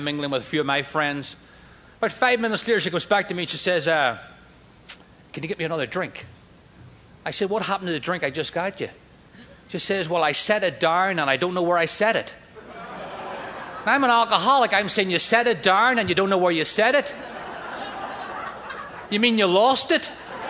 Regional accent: Northern Ireland, United Kingdom; As a kid growing up in Northern Ireland, outside of Belfast, I was irritable, discontent.

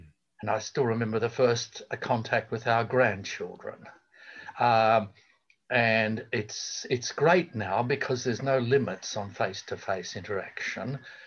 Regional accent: Australia; But I'm also coming from Australia

